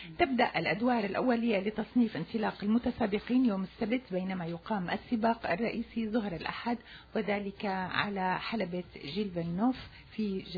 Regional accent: Syria; نحن أبناء سوريا

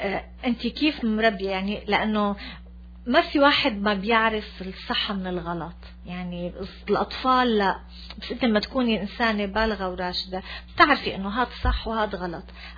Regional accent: Damascus, Damascus Governorate, Syria; also born or lived in Golan Heights; أنا من الجولان نازحة لما نزحنا بال67 كنت صف ثالث ابتدائي ففتنا على المدرسة كبرنا بالشام وطلعنا بالشام ودرسنا بالشام

